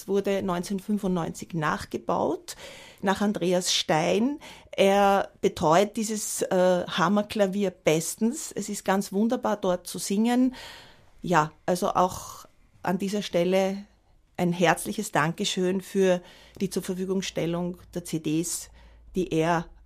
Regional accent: Vienna, Austria; Also ich bin in Wien geboren, in Wien aufgewachsen

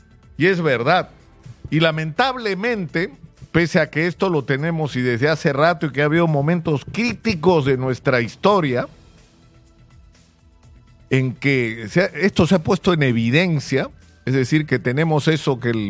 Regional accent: Peru; lo que ha demostrado el partido con Uruguay es lo que somos los peruanos

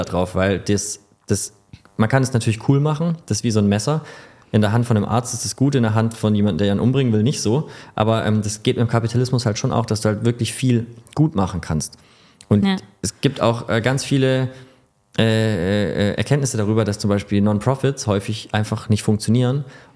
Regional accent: Stuttgart, Baden-Württemberg, Germany; aber ich komme aus Stuttgart

